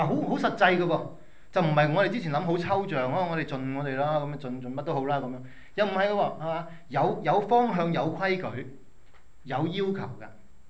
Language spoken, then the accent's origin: Cantonese; China; 所以其實猶太人嚟講，同我哋中國人都有少少似